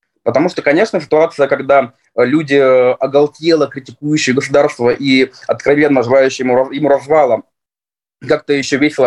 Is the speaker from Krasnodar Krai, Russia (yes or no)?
no; Saint Petersburg, Russia; Родился я в Ленинграде. Город, конечно же, совершенно удивительный. Я родился в нем, я живу в нем, я люблю его.